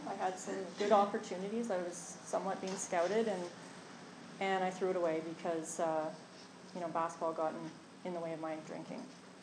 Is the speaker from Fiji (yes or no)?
no; Montreal, Quebec, Canada; born there; I was born in Montreal, December 64. So I recently turned 50.